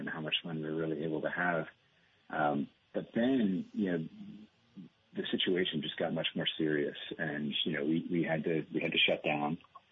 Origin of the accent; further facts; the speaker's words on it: Plainfield, Vermont, United States; I grew up in Plainfield, Vermont, and you know, Richard and Sally, the Cape Farm, I mean, they're kind of agricultural superheroes in my book.